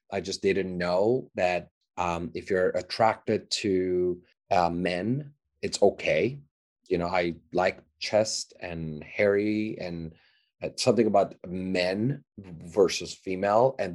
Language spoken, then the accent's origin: English; Iran; moved away as an adult; also born or lived in Los Angeles, United States; I was born in Hollywood Hospital in LA. I was 30 days old. My mom moved back to Iran and they took the passports away, and I didn't have the chance to come back until I was 19.